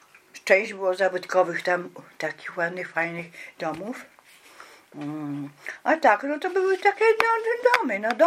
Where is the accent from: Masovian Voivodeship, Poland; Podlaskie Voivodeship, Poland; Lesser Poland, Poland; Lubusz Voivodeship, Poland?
Masovian Voivodeship, Poland; Warsaw; born there; now in Ożarów Mazowiecki, Poland; No to urodziłam się w Warszawie w 1935 roku, 21 maja.